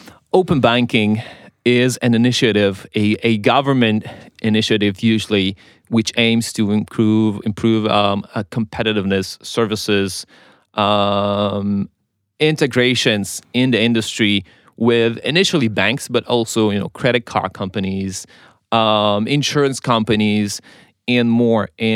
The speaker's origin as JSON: {"language": "English", "country": "Israel", "tie": "born or raised there", "second_language": "English", "said": "I was raised on technology in Israel"}